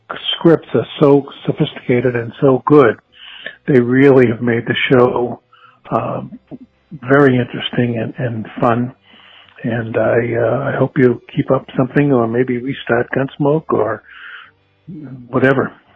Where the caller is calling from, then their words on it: Napa, California, United States; I'm calling from Napa, California.